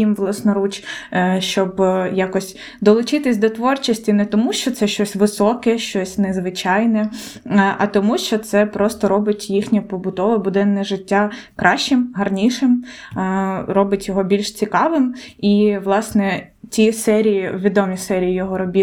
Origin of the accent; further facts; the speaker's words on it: Konotop, Sumy Oblast, Ukraine; першу картину Малевич продав у місті Конотоп. Це моє рідне місто, де я народилася.